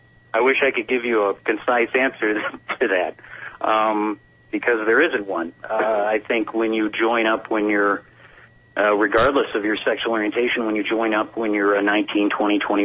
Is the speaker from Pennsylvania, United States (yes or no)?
no; Missouri, United States; First off, I grew up in Missouri